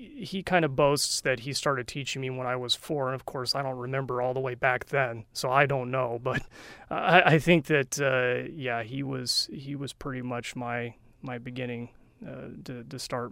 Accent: California, United States; moved away; California, Southern California.

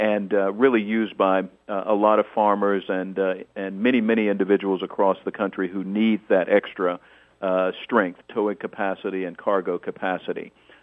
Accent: Arkansas, United States; my home state of Arkansas

